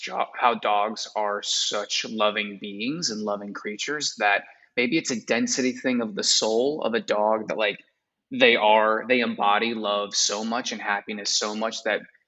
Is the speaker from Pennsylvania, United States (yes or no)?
yes; Pennsylvania, United States; And I had the great fortune of going to Disney World because I'm from Pennsylvania. So that was just closer.